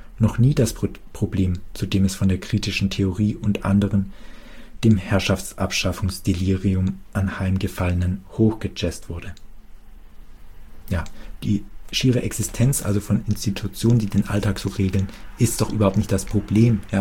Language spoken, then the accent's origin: German; West Germany, Germany; ist es da nicht anmaßend von mir als Wessi jetzt, wo ich nach der Wende geboren bin